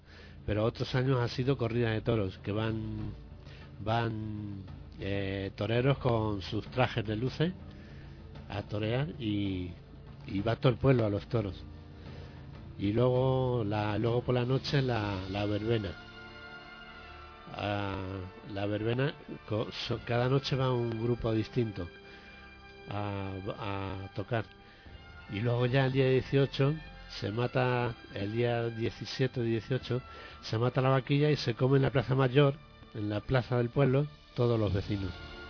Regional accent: Brazatortas, Castilla-La Mancha, Spain; now in Madrid, Spain; yo no soy de aquí de Madrid, soy de Castilla-La Mancha, Ciudad Real. Brazatorta exactamente se llama mi pueblo.

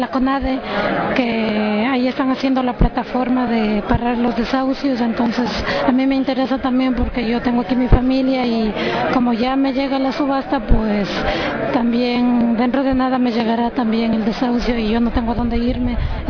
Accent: Ecuador; soy de Ecuador. También estoy afectada por lo de las hipotecas.

